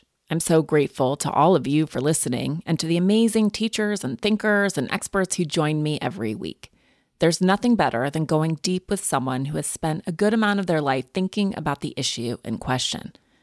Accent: Montana, United States; I'm from Montana, which is a purple state, and it's a really interesting sort of mix of people

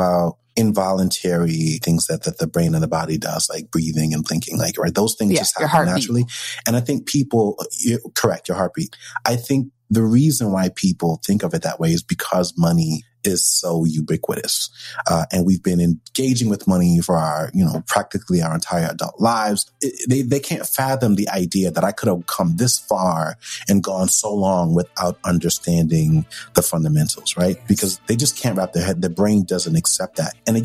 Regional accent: New York, United States; I'm a New Yorker.

